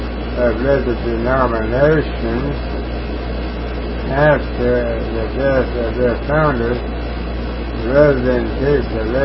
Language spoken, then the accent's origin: English; Texas, United States; born there; I was born here in Texas